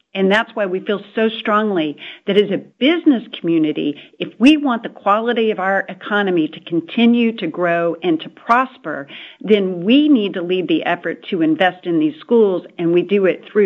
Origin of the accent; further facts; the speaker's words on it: Florida, United States; And I'm super proud of where I grew up in Okaloosa County, super proud of where I live and my kids go to school and where I have a business.